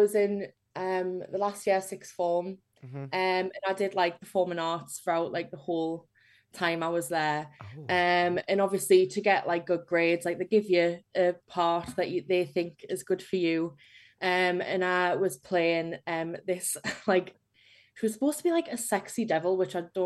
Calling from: Newcastle, North East England, United Kingdom; Newcastle.

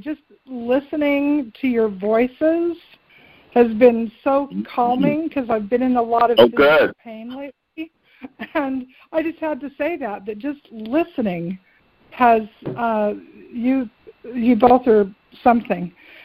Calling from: Virginia, United States; Oh, hi, Jimmy and Reverend Debbie. … in Virginia.

